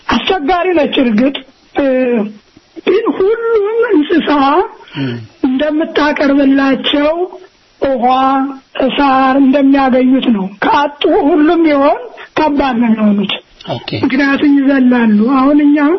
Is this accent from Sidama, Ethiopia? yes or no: no; Gondar, Amhara, Ethiopia; እኔ እንግዲህ መጀመሪያ ያደኩት ጎንደር ነው ጎንደር አደኩ